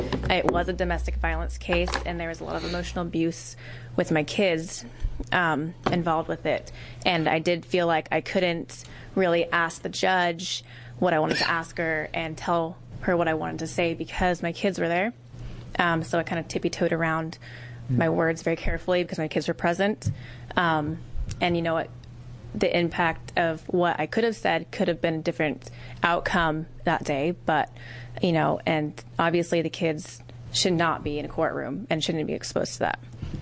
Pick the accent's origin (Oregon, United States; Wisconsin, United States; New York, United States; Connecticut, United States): Oregon, United States; Grand Ronde; I am from Polk County, Grand Ronde.